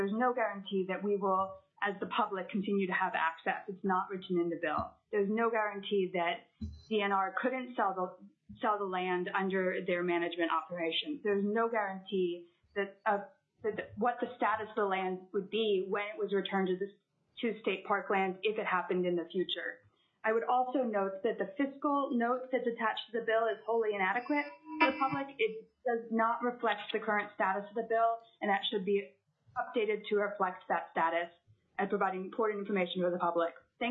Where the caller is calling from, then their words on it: Homer, Alaska, United States; I'm calling in from Homer, Alaska